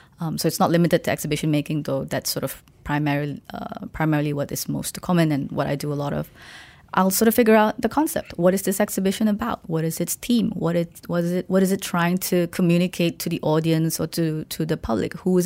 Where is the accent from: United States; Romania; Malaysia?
Malaysia; I sort of see myself as Malaysian, but also culturally Chinese.